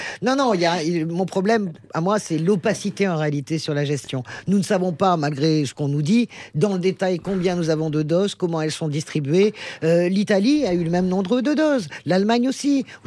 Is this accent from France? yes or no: yes; Argelès-Gazost, Occitanie, France; Moi, je viens de la vallée d'Argelès-Gazost, dans Gavarnie, Cotteret, etc. Tous mes copains d'enfance, ils sont guides